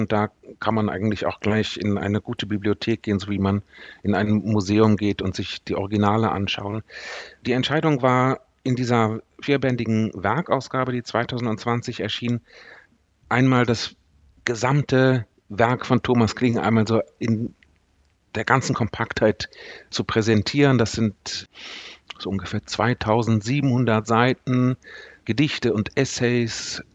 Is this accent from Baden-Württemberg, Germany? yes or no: no; Neuss, North Rhine-Westphalia, Germany; also born or lived in Cologne; now in Dresden, Germany; Ich war aus Neuss. Alle sind damals nach Köln gezogen.